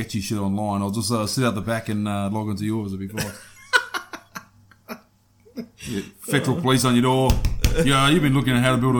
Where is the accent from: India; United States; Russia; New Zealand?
New Zealand; I'm a New Zealander overseas.